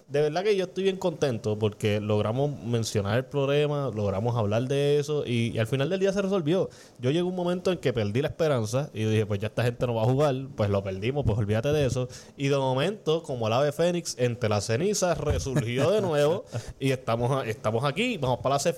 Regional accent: Caguas, Puerto Rico; Obviamente soy de Caguas, no tengo que decir a quién le voy.

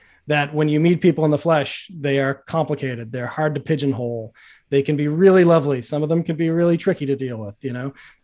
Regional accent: Boston, Massachusetts, United States; now in New York, United States; You know, I'm like, I grew up in Boston. I live in New York. I'm kind of moderate liberal, but I'm definitely like a Northeastern liberal in a lot of ways.

